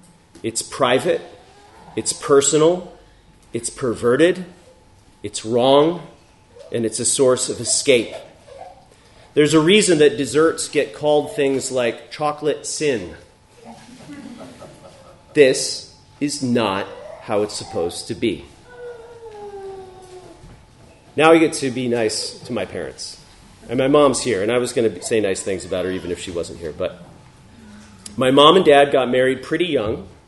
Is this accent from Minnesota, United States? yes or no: no; New York, United States; a very typical Sunday at our house growing up in Oswego County, New York